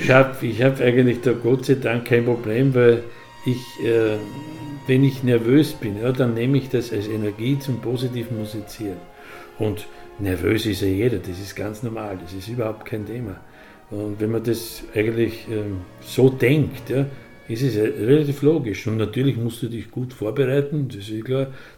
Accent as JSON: {"language": "German", "country": "Austria", "said": "bei uns in Österreich"}